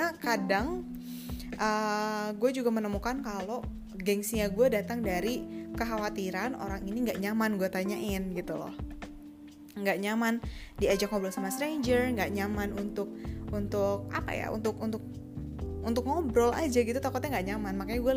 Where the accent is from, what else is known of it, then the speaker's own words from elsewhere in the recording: Bandung, West Java, Indonesia; kayak dari Bandung juga ya, gue juga dari Bandung loh